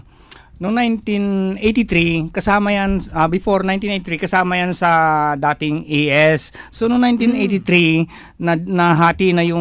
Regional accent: Mimaropa, Philippines; Mindoro ako, Ilocano ang, mga Iloc

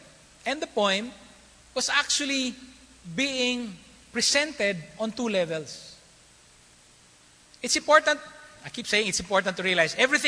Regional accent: Philippines; Why did this strike me, first of all, as a Filipino reader?

